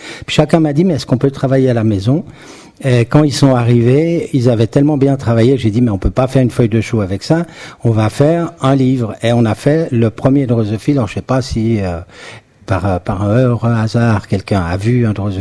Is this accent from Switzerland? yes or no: yes; Switzerland; accent: Swiss; vous avez pu remarquer mon accent particulier. Donc nous sommes Suisses.